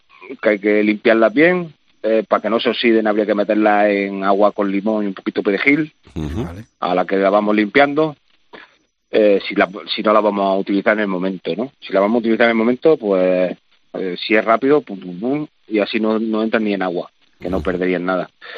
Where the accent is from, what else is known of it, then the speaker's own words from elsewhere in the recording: Huéscar, Andalusia, Spain; Yo vengo de Huéscar, en Granada